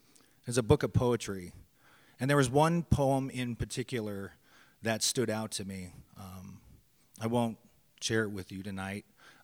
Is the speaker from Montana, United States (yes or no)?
yes; Browning, Montana, United States; born there; I was born in Browning, Montana. I am an enrolled Blackfeet Nation member.